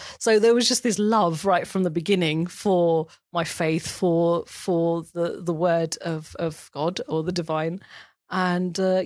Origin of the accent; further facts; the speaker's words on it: South East England, United Kingdom; I grew up in Kent, in a village, working class village in Kent. And we were the only Muslims in the village. It was and also we were the only Asians at that time, too.